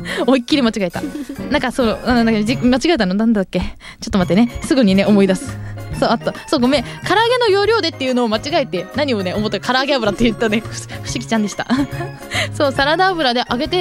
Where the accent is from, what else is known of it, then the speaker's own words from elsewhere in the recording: Kawaguchi, Saitama, Japan; そう私川口出身だけどここまで川口のお便りが来るのはびっくりしました